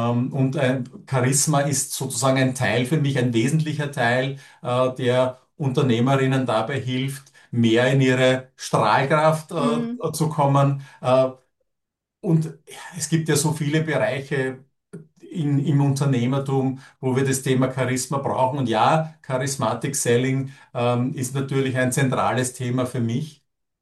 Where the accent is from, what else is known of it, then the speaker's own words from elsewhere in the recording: Vienna, Austria; ich komme aus Österreich und aus Wien. Das merkt man an meiner Aussprache, an meinem Dialekt.